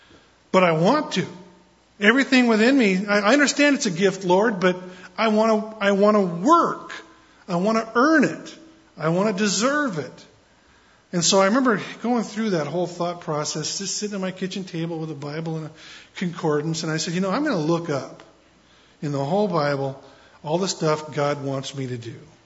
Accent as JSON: {"language": "English", "country": "United States", "said": "I mean, I'm an American."}